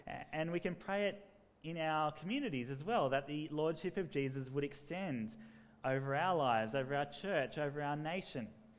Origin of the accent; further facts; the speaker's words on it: Sydney, New South Wales, Australia; now in Graceville, Australia; In the house I grew up back in Sydney and now here in Graceville, I get to live near the train line. We're just a few streets that way up in Yonge Street.